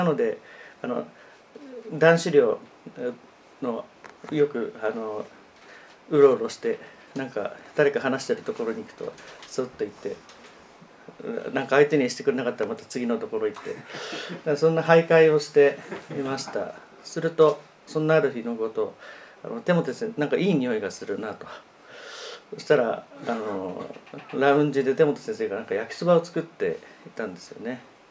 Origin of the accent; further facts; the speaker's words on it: Yokosuka, Kanagawa, Japan; 私神奈川県の横須賀出身なので、藤沢っていうとやっぱり地元っていう、同じ神奈川県民っていう、そういう思いもありまして